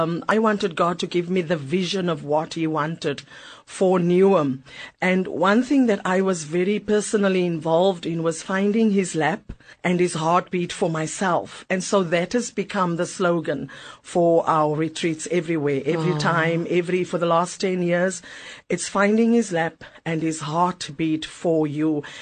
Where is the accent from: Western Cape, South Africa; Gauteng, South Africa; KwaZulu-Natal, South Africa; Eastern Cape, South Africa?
Western Cape, South Africa; Bonteheuwel; born there; I was born in Bonthevelde, one of seven children. I was then